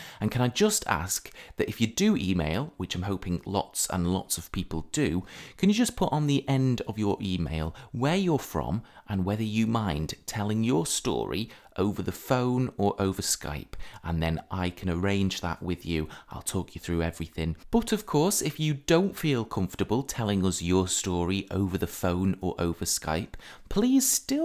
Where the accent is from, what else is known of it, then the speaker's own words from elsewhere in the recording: South West England, United Kingdom; I'm from Southwest England.